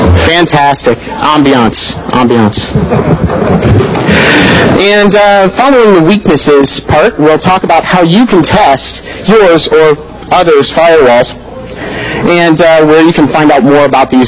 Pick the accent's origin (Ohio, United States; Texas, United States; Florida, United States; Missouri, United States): Ohio, United States; Columbus; I'm from Columbus, Ohio, 614, and I'm the alpha dog of the wolf pack up there.